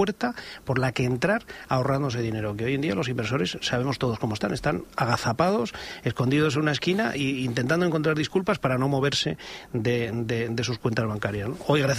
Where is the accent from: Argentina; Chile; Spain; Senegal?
Spain; hemos sido incapaces de financiarlos en Estados Unidos porque somos españoles.